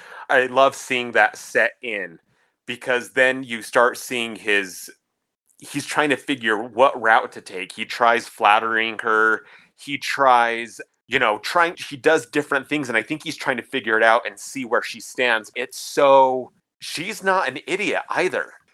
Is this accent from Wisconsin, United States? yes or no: no; Utah, United States; growing up in Utah, people can't even say hell, they'll say heck.